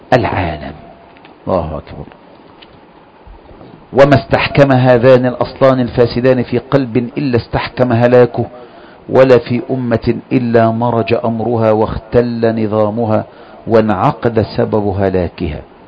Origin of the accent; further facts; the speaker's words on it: Kafr El Sheikh, Kafr El Sheikh Governorate, Egypt; عندنا في كفر الشيخ هنا من 30-40 سنة